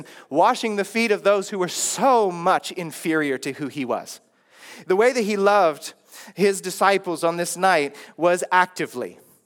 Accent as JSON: {"language": "English", "country": "United States", "tie": "born or raised there", "lives_now": "Sri Lanka", "said": "Now, I grew up in the West, right? In America. I've moved to the East in Sri Lanka."}